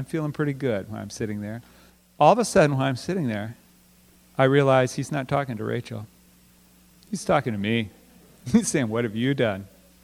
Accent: United States; We're American.

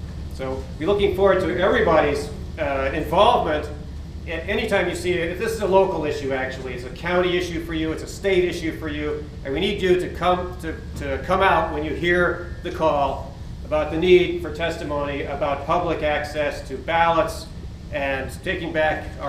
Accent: Colorado, United States; from Western Colorado.

